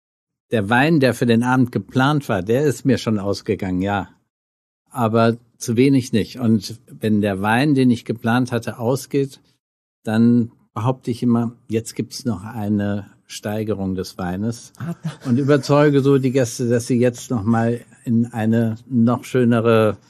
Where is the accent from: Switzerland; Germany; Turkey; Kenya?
Kenya; somit hatte ich das große Privileg, meine Kindheit in Kenia zu verbringen.